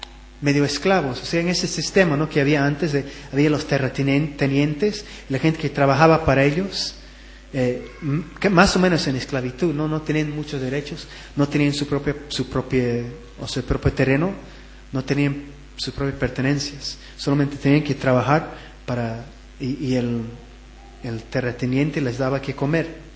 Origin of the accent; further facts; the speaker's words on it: Scotland, United Kingdom; ¿Saben que yo me crié más que todo en Escocia?